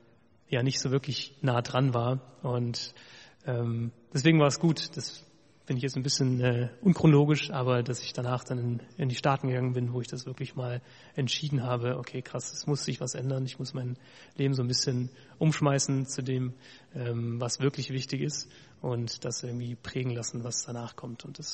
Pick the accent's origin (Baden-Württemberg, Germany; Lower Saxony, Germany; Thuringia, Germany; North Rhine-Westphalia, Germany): Thuringia, Germany; weil im Gegensatz zum frommen Süden ist der Osten oder Thüringen, wo ich herkomme, da recht rar gesät, was Gemeinden angeht.